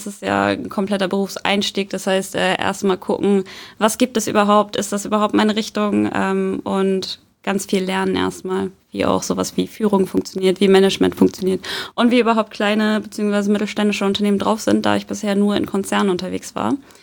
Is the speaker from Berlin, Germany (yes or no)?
no; Soltau, Lower Saxony, Germany; also born or lived in Hamburg; Ich bin in Hamburg zwar geboren, bin aber aufgewachsen in Soltau.